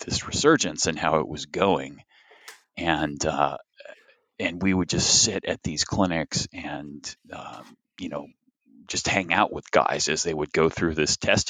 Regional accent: Tennessee, United States; it did help some that I'm from Tennessee and grew up in Tennessee.

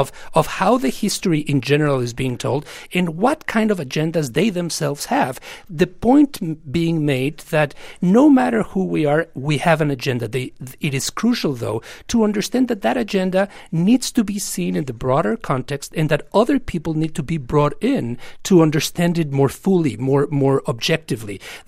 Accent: United States; For me, being an American means to be a contrarian

